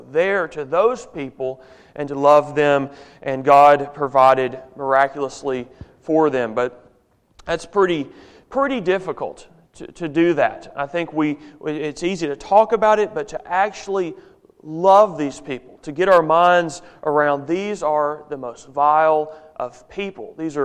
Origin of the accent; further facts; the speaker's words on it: Memphis, Tennessee, United States; I grew up in Memphis, Tennessee